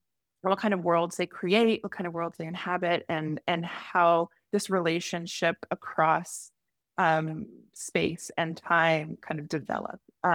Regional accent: Atlanta, Georgia, United States; I am Iranian American. I'm the child of an Iranian father and American mother. I grew up in Atlanta, Georgia

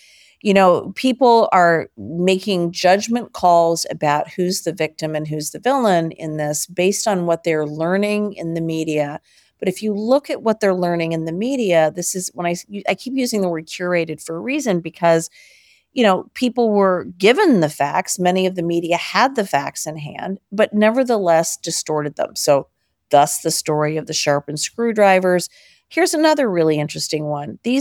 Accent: Detroit, Michigan, United States; I grew up in Detroit, actually, in the 70s and the 80s, and spent a lot of time in New York as well.

